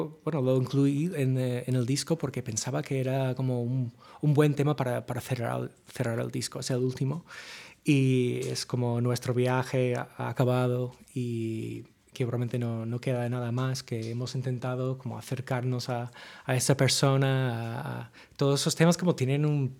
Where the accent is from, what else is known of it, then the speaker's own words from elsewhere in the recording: United States; Spanish is a second language; ya sabréis cómo los americanos tenemos ese problema de que si nos pregunta de dónde somos